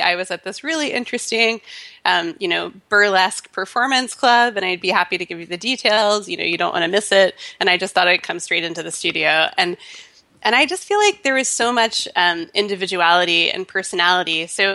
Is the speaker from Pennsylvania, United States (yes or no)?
no; Memphis, Tennessee, United States; born there; accent: Southern; which is that despite the tragic loss of my Southern accent, I was born in Memphis, Tennessee.